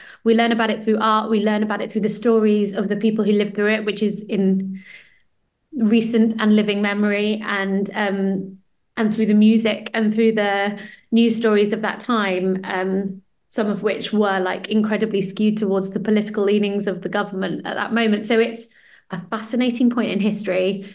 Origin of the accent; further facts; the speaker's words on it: Cardiff, Wales, United Kingdom; I'm not from Yorkshire, but I did grow up in South Wales, which in Cardiff.